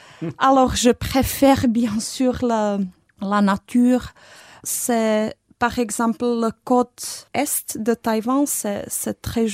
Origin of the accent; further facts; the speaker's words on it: Czechia; je suis moitié tchèque et moitié japonaise. J'ai grandi ici à la République tchèque, mais j'ai passé pas mal du temps même en Asie, au Japon, à Taïwan et en Chine parce que à l'université j'étudiais le chinois.